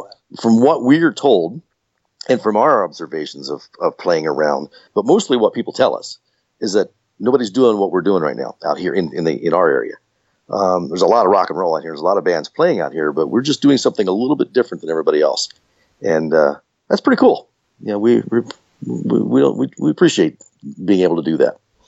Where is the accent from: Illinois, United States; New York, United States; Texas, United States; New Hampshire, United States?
Illinois, United States; now in New Jersey, United States; Actually, to be truthful, I'm actually from Illinois, but I've lived in New Jersey for quite a long time. So I just live here.